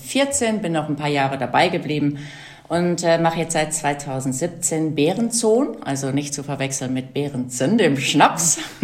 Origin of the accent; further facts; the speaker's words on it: North Rhine-Westphalia, Germany; Also ich bin aufgewachsen in Westfalen, studiert in Frankreich und in Deutschland